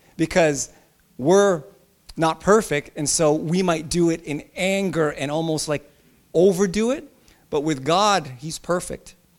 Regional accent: Philippines; I'm from the Philippines

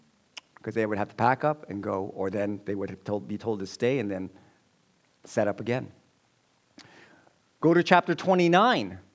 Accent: Philippines; My wife is from Chile. I'm from the Philippines, so my kids are Chilipinos.

